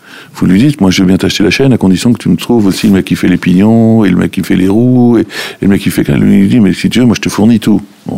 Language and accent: French; Grand Est, France; born there; je suis né en Moselle, parce que j'en suis fier, mais je suis dans le Val d'Oise, et ça aussi j'en suis fier.